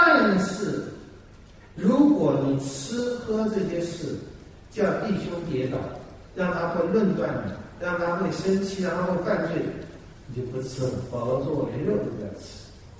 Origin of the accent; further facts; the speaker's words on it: Taiwan; 我们台湾人太迷信了